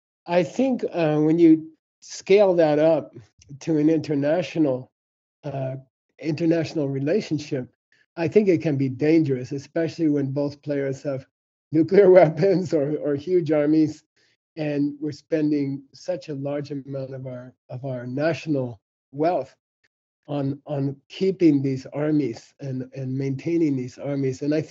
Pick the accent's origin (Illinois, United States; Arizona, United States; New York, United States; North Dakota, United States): Arizona, United States; I grew up in Arizona. I grew up in a normal American high school, and football was a big thing.